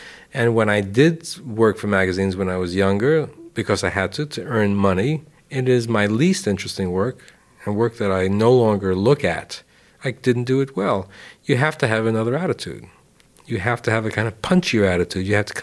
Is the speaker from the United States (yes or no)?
yes; New York, United States; When I was growing up in New York, an illustrator could do illustrations for Esquire magazine